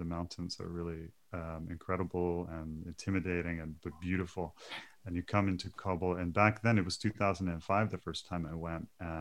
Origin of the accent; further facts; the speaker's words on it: Halifax, Nova Scotia, Canada; why did I take on this identity of being Afghan when I was half Afghan growing up in Halifax?